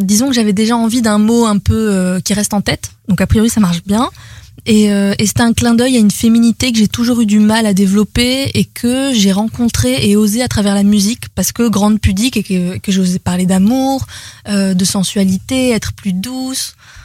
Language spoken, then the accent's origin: French; Lebanon; now in France; moi je viens aussi du Liban et on a envie de protéger les deux, quoi.